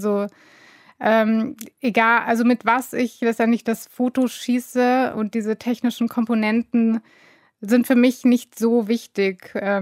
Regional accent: Kassel, Hesse, Germany; Und das genieße ich dann auch in meiner Heimatstadt, wenn dann mal so ein internationaler Trubel da ist.

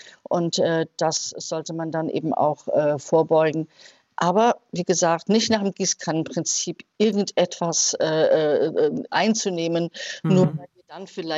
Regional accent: Netherlands; now in Germany; Aber ich komme ja aus Holland, also Jod ist da bei uns kein Thema

